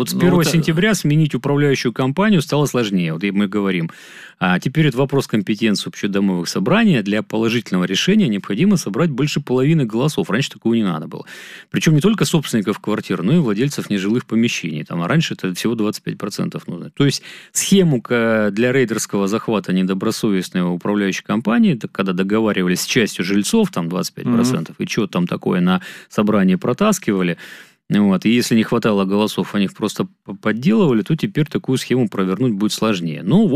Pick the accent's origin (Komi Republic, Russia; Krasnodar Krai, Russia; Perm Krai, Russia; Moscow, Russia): Moscow, Russia; Хотя, конечно, я как москвич, какие-то решения поддерживаю, какие-то могу не поддерживать.